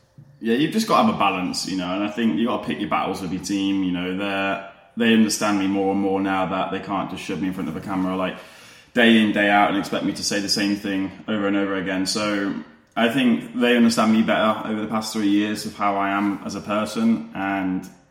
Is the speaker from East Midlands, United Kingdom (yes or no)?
yes; Leicester, East Midlands, United Kingdom; I'm originally a Leicester boy. So I'm originally from Leicester.